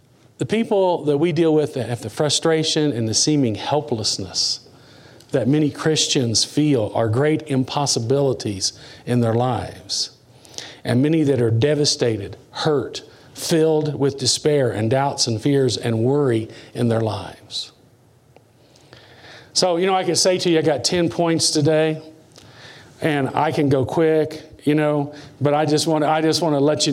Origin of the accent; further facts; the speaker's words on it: Indiana, United States; I grew up in Indiana, farmland, flat land. And in the summertime, miles and miles and miles of corn.